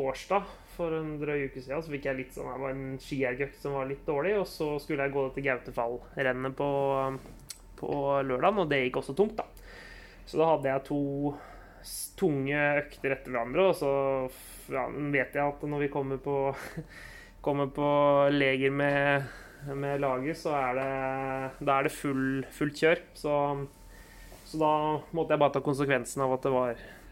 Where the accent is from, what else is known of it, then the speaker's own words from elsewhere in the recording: Norway; now in Sweden; jag är den enaste norske